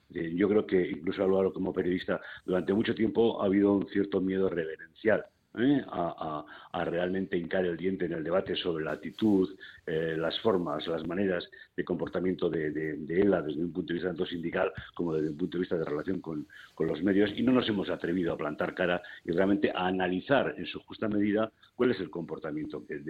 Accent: Basque Country, Spain; yo como ciudadano vasco, realmente me avergüenzo

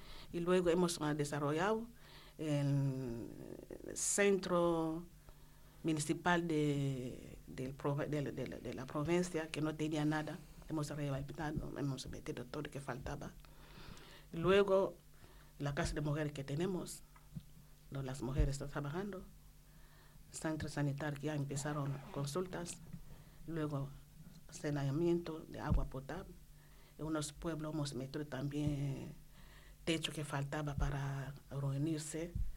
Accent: DR Congo; Spanish is a second language; Y es un tema muy, muy difícil en mi país. Muchos niños están en la calle robando.

